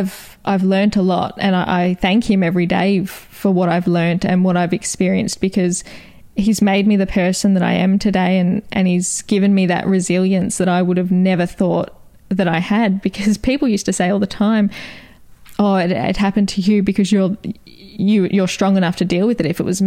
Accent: Wonthaggi, Victoria, Australia; also born or lived in Kilcunda; We grew up in Kilcunda and Wonthaggi, so we were always outdoors

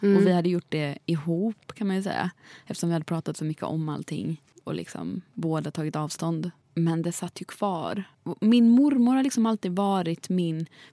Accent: Jönköping, Jönköping County, Sweden; jag är från Jönköping.

